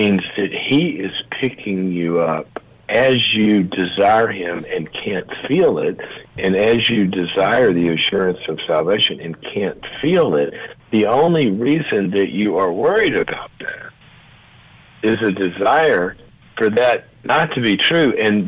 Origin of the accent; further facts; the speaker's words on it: the South, United States; I grew up in the South around a lot of farming, and in the winter, it doesn't look like anything good is happening out in those fields.